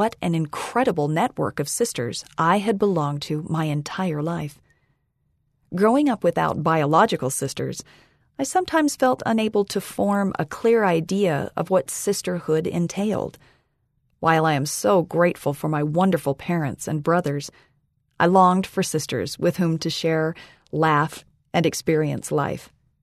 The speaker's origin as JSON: {"language": "English", "country": "United States", "said": "Although I was a young American living 5,000 miles or 8,045 kilometers from my hometown"}